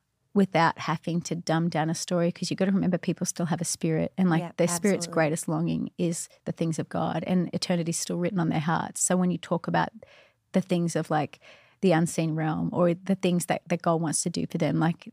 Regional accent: Australia; I was from Australia and he was from, like, the South.

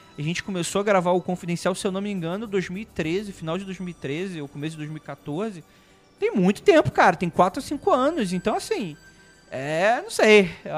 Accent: Rio de Janeiro, Brazil; eu sou um cara que, nascido e criado no Rio de Janeiro, é muito padrãozinho.

